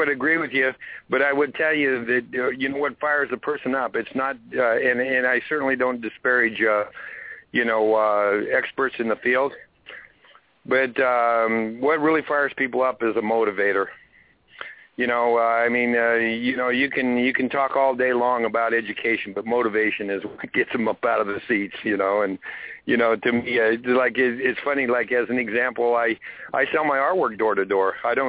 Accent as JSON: {"language": "English", "region": "the West", "country": "United States", "tie": "born or raised there", "lives_now": "Alaska, United States", "said": "I was born and raised in the West, and I'm a Western kid. I've planted myself here in the North Country. I'm certainly an Alaskan, but my heart's in the West."}